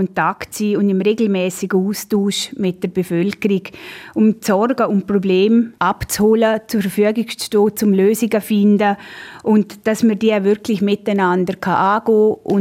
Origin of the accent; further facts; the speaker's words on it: Tresa, Ticino, Switzerland; habe in Tresa meine Wurzeln, meine Familie, der grösste Teil meiner Familie. Und ich will einfach meiner Heimat etwas zurückgeben und meinem Dorf etwas zurückgeben.